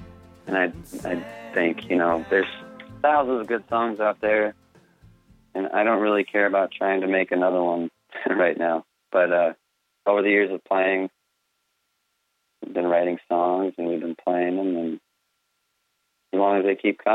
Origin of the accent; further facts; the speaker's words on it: Minneapolis, Minnesota, United States; You know, we're from Minneapolis.